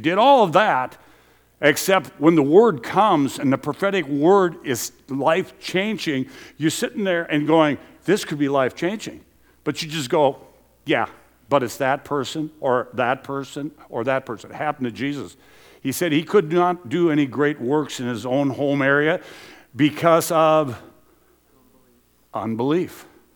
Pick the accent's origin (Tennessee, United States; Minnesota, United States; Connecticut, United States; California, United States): Minnesota, United States; Gary; like from Gary, Minnesota, my hometown, 250 people.